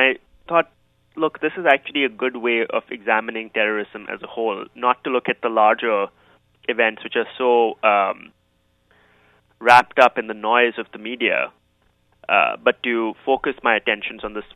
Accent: Delhi, India; all these bombs that were going off in the 90s when I was growing up in Delhi.

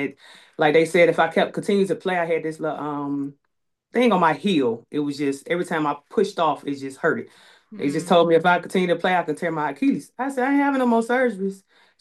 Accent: Hammond, Indiana, United States; also born or lived in Chicago, United States / Calumet City, United States; So I grew up in Hammond, Indiana as well. Born and raised in Chicago, grew up in Hammond, moved to Calumet City to play high school ball.

